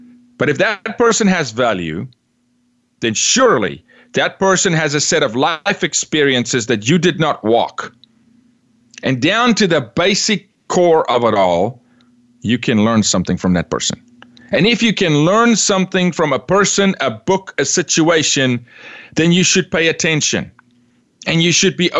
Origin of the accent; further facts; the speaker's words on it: South Africa; I'm from South Africa, raised a little bit differently, raised in a place where there's consequence.